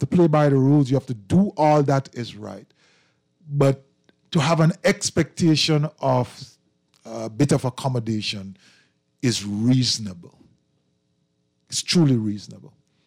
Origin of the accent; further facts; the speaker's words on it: Benin, Saint Ann, Jamaica; also born or lived in Brownstown; I am from Jamaica. I was born in a place called Brownstown, St. Anne. I grew up in a place called Benin, which is next to... it's a village. It's next to a village called Goshen, and it's next to a village called Egypt.